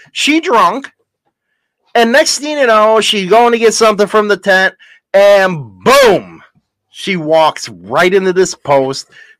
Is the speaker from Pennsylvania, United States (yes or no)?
no; Chicago, Illinois, United States; You know, I'm from Chicago. I see the Sears Tower. I'm all right.